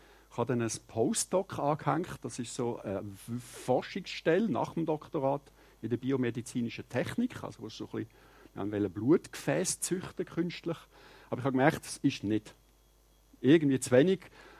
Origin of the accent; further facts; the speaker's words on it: Aargau, Switzerland; Ich bin im Aargau aufgewachsen. Das ist der Kanton, wo man jeweils durchfährt, oder? Aber nicht anhalten in der Regel. Und wir Aargauer sind auch happy, weil dann haben wir unsere Ruhe und so weiter.